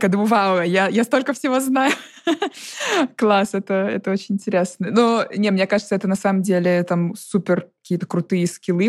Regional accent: Moscow, Russia; Ну да, это я просто из Москвы

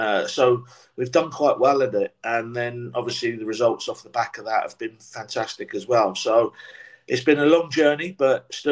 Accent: Portsmouth, South East England, United Kingdom; I'd stayed at Portsmouth, which is my hometown. And I'd played for Portsmouth.

